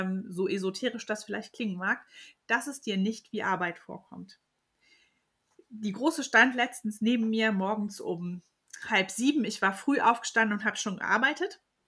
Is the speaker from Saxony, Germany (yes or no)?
no; Mönchengladbach, North Rhine-Westphalia, Germany; Na klar, ich bin auch aus Mönchengladbach. Ich bin im Moment 41.